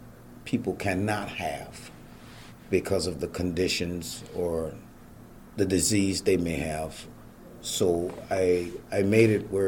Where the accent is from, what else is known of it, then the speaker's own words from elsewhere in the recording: Waterloo, Iowa, United States; now in Des Moines, United States; I'm originally from Waterloo, out of Waterloo, and I moved to Des Moines 5 years ago.